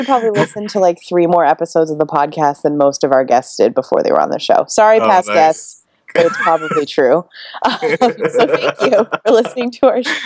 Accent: Buffalo, New York, United States; I grew up in Buffalo.

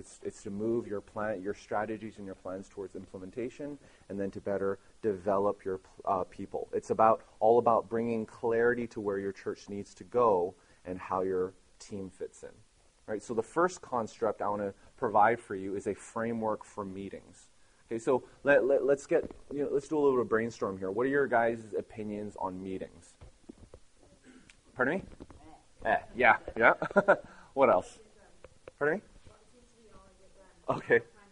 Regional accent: Vancouver, British Columbia, Canada; also born or lived in Ottawa / Montreal / Korea / Edmonton; now in Nashville, United States; I grew up in Vancouver, born and raised there, and I've pastored in Ottawa, Montreal, Korea, and Edmonton. And I moved to Nashville a couple of years ago

